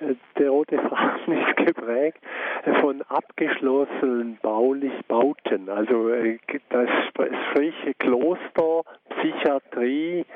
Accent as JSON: {"language": "German", "town": "Konstanz", "region": "Baden-Württemberg", "country": "Germany", "tie": "born or raised there", "said": "ich bin in Konstanz aufgewachsen, bin Doppelstaatsbürger und bin Schweizer und Deutscher und ich bin katholisch getauft, bin immer regelmäßig zur Heiligen Messe gegangen"}